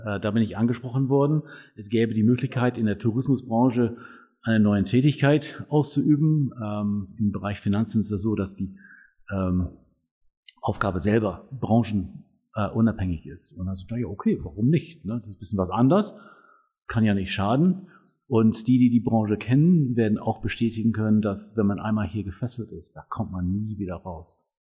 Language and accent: German; Scotland, United Kingdom; German is a second language; moved away as an adult; now in Bad Oldesloe, Germany; Ich komme ursprünglich, das hört man ein klein bisschen aus dem Akzent immer noch und die Sprachweise, ich komme aus Großbritannien, genauer gesagt aus Schottland.